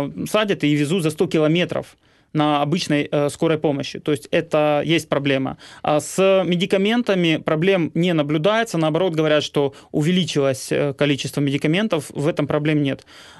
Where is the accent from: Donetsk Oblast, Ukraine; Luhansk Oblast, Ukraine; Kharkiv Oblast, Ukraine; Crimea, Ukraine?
Luhansk Oblast, Ukraine; Alchevsk; Я могу описать ситуацию там, в городе Алчевске, откуда я родом